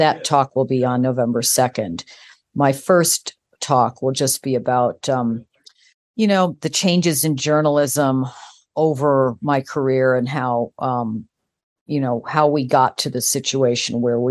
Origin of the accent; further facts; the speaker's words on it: Midwest, United States; Well, I got my start in Springfield, Illinois. I'm a Midwesterner.